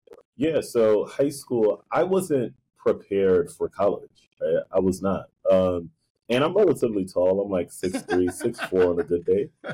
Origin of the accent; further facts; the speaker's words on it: Brooklyn, New York, United States; also born or lived in Haiti; I was born in Haiti, raised in Brooklyn, Coney Island, Brooklyn, in a housing development.